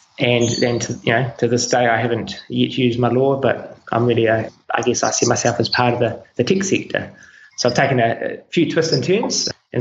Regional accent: Wellington, New Zealand; So I grew up in Wellington, New Zealand, second youngest of nine.

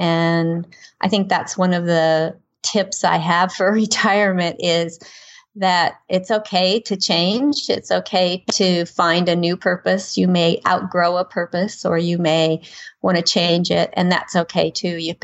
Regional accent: United States; now in Newcastle, Australia; Probably from you can tell from my accent that I'm actually from the United States, but I've lived in Australia for 17 years and I'm now down in Newcastle on the coast.

